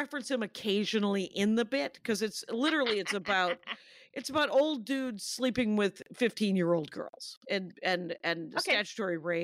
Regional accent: Wisconsin, United States; I'm from Wisconsin. I'm too much a Minneapolis comic

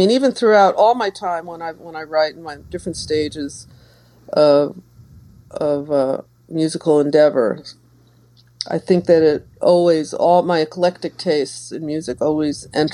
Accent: New Jersey, United States; New Jersey.

